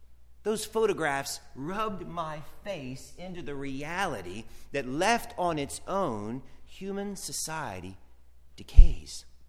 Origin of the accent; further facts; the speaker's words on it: the South, United States; Now, growing up in the South, I am no stranger to old tobacco barns falling apart on the side of the road